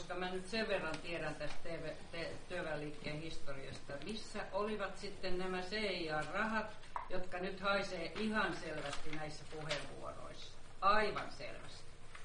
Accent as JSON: {"language": "Finnish", "town": "Kuusankoski", "region": "Kymenlaakso", "country": "Finland", "said": "Mä kysyin sen takia, kun mä olen Kuusakoskelta."}